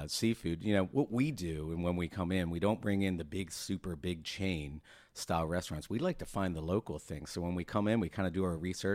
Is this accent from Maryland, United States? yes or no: yes; Maryland, United States; Yeah, I'm originally from Maryland.